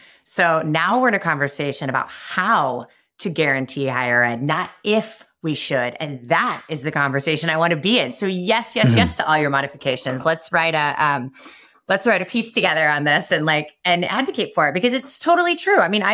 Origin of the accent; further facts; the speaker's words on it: Kansas, United States; I grew up in Kansas, and Kansas University, the University of Kansas and Kansas State University are beloved institutions